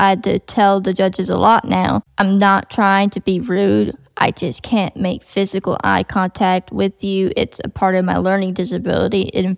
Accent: the South, United States; accent: country; Yes, because when I sing, my country accent tends to come out a lot.

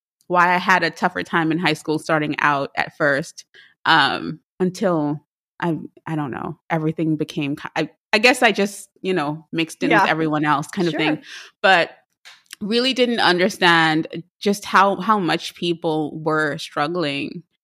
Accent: Trinidad & Tobago; I am from Trinidad and Tobago.

